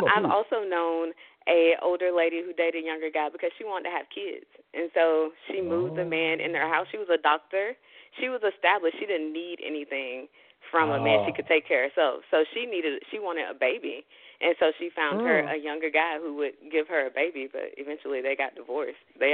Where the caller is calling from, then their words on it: Atlanta, Georgia, United States; from Atlanta.